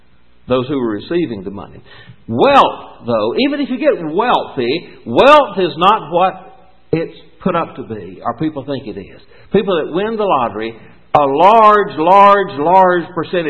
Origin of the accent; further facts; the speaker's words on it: Mississippi, United States; I grew up in Mississippi. We couldn't do anything. And my community couldn't even dance.